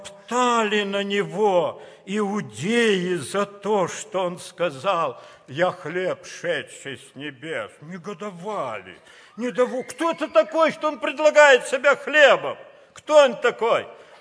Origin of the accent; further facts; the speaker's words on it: Kazakhstan; born there; Я родился в Казахстане, и я застал то время